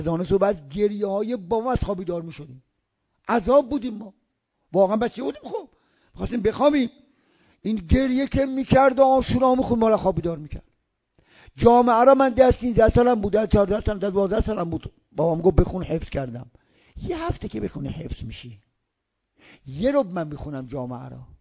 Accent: Rasht, Gilan, Iran; من بچه رشتم، اینجا ترکیه است

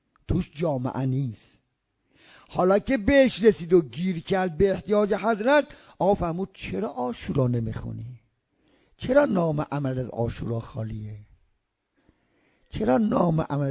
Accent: Rasht, Gilan, Iran; من بچه رشتم، اینجا ترکیه است

